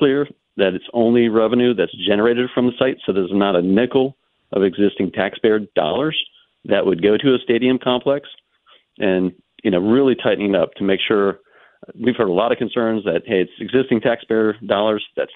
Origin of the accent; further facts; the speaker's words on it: Prince William, Virginia, United States; You know, when I was growing up, I grew up in Prince William.